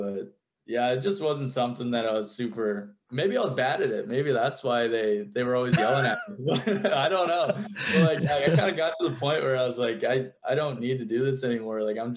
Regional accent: New Brunswick, Canada; but I'm from Canada, New Brunswick, and I'm pretty dog shit at it.

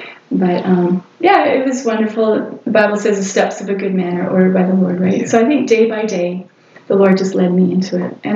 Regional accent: Cambridge, Ontario, Canada; Well, I was raised in Cambridge, Ontario, and sent to Sunday school as a child to an Assemblies of God church.

